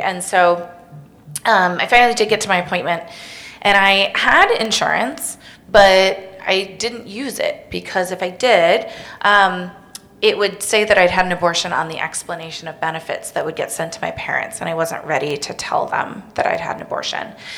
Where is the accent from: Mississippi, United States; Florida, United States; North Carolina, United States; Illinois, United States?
Illinois, United States; Evanston; Chicago, I had it just up the street, I'm from Evanston.